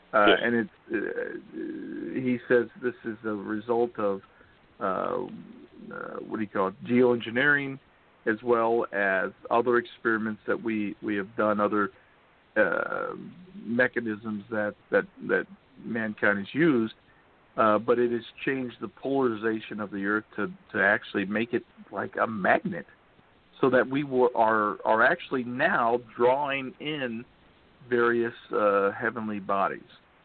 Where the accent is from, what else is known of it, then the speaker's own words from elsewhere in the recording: California, United States; For instance, Larry, you mentioned I'm from California, lived there a good number of years, even though I escaped when I joined the military.